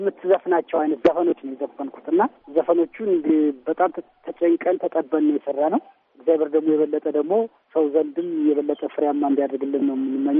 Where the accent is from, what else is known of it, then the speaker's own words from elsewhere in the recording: Debre Markos, Amhara, Ethiopia; now in Addis Ababa, Ethiopia; እኔ ጎጃም የተወለድኩት ጎጃም ደብረ ማርቆስ አብማ የሚባል አካባቢ ነው ተወልጅ ያደግኩት